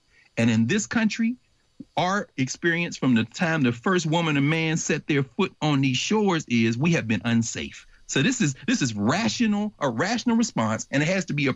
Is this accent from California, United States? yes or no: no; Tennessee, United States; you know, I'm from Tennessee, where I'm from, you couldn't go to school right. If you didn't have your vaccine.